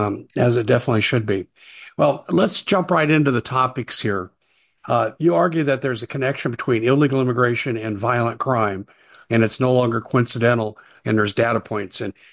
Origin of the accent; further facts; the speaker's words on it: Aurora, Colorado, United States; By the way, I'm from Aurora